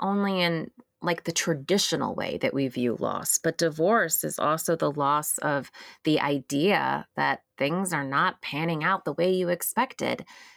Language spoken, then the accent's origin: English; Texas, United States; It's all right. I was raised in Texas. So your y'alls are landing in a very comfortable place for me.